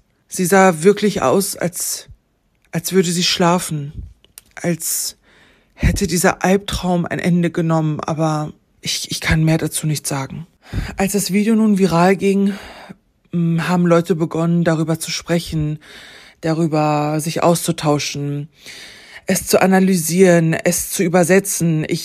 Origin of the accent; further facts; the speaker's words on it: Iran; Allerhöchstens auf Grundlage dessen, dass ich als Iranerin imstande war, aktuelle Berichte darüber zu lesen